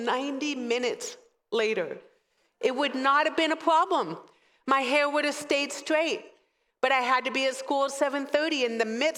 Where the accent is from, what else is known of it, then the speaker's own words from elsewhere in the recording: California, United States; I grew up in Southern California with curly hair that I hated, right? And the first few hours of every morning were always foggy. We lived somewhat near the coast.